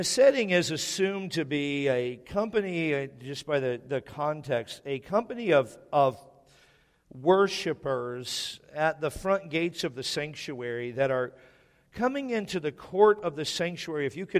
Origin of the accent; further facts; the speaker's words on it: Washington, United States; And now, I grew up in Washington. And when it rains, I'm not thankful. So I'm thankful to live here.